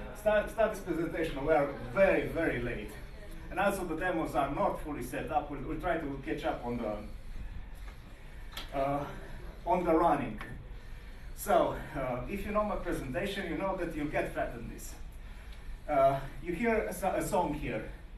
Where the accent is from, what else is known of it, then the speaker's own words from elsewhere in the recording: Romania; I'm an MVP from Romania.